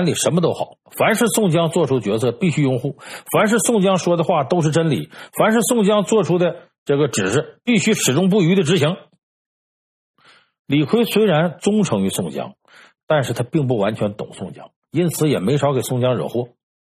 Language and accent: Chinese; China; 就我们中国人呢，有一个自古流传下来一个说话习惯